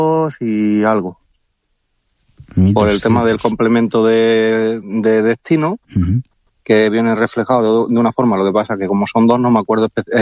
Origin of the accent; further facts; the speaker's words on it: Spain; me enorgullece el representar a España tanto en mi país como fuera.